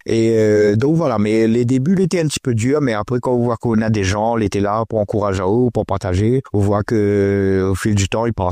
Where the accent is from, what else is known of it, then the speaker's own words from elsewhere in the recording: Bérive, Réunion; also born or lived in metropolitan France; le quartier de Bérive, c'est là où m'a grandi. Enfin, moi, elle est née en métropole et m'arrive ici à La Réunion. Ma famille, elle était ici à Bérive. Donc, c'est où ça que m'a grandi, c'est Bérive. Bah, Bérive, c'est un petit quartier.